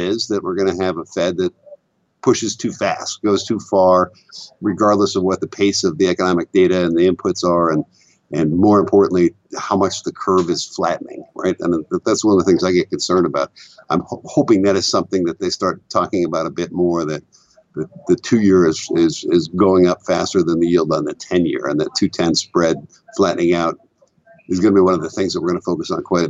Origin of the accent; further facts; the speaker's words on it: Vermont, United States; growing up in Vermont, you're pretty close to the Canadian border.